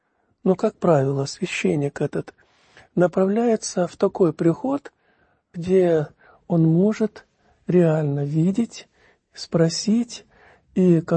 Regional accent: Karaganda, Karaganda Region, Kazakhstan; born there; вот в этом городе, где я родился, в Караганде

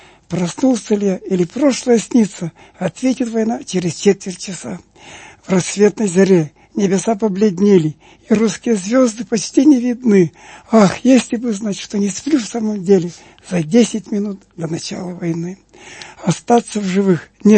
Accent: Vyatka, Kirov Oblast, Russia; Я все искал надписи моей любимой родной Вятки, и не видел.

